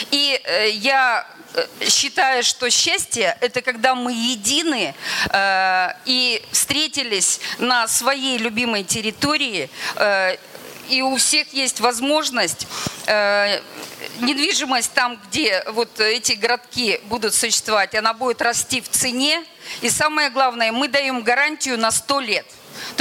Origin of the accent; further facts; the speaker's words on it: Yekaterinburg, Sverdlovsk Oblast, Russia; Я из Екатеринбурга.